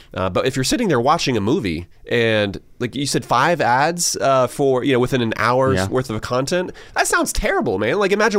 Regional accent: Georgia, United States; Like, as someone who is born and raised in Georgia, I have so many friends who would be offended

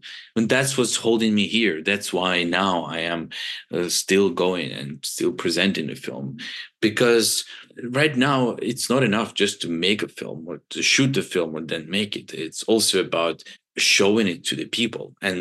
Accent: Kharkiv, Kharkiv Oblast, Ukraine; And I went to Kharkiv, my hometown, which was heavily bombed.

